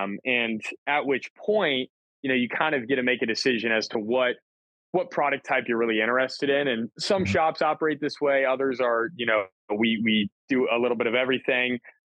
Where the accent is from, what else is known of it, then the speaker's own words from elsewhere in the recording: Kansas City, Missouri, United States; I was born and raised in Kansas City myself. I grew up in the north part of town, Missouri side, kind of by the airport.